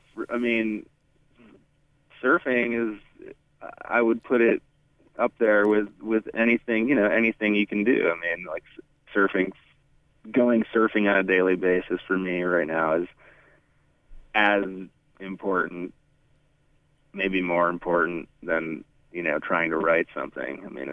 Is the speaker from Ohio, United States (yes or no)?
no; Michigan, United States; moved away as an adult; also born or lived in Montana; But I came from Michigan to Montana when I was like 19 years old.